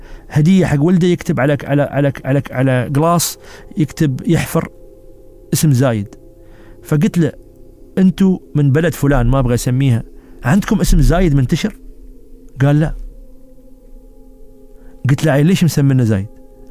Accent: United Arab Emirates; قال لي: من وين أنت؟ قلت له: من الإمارات.

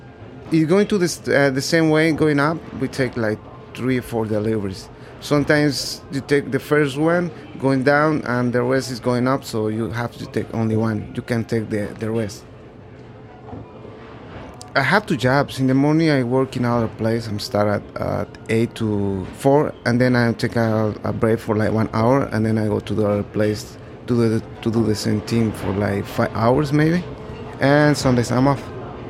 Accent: Puebla, Mexico; English is a second language; moved away as an adult; now in New York, United States; I'm 31 years old. I'm from Mexico. The name of the city is Puebla. All my family is in there. Just I live in here in New York with my brother, almost 6 years.

